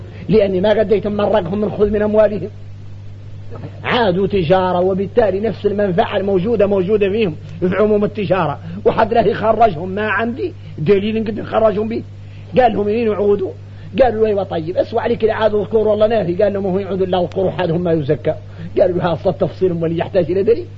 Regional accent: Mauritania; الشايع عندنا احنا موريتاني يقولوا الشافعي

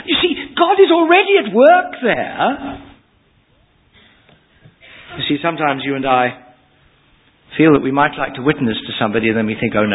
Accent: Wales, United Kingdom; I speak as a Welshman observing the English.

